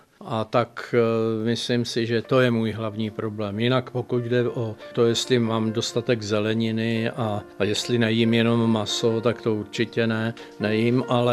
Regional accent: Macourov, Vysočina Region, Czechia; born there; moved away; Já odsud rozhodně nepocházím, žiju tu už 18 let a mé cesty byly poměrně složité. Narodil jsem se na Vysočině, Tam jsme byli, patřili k nůzným obyvatelům velmi malinké vesnice Macourov poblíž Žižkova pole.

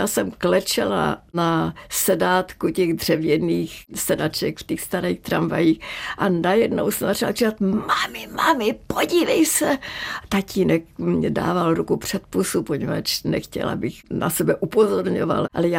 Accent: Zlín, Zlín Region, Czechia; born there; Já jsem se narodila ve Zlíně a tam ještě vždycky byl na Vánoce sníh

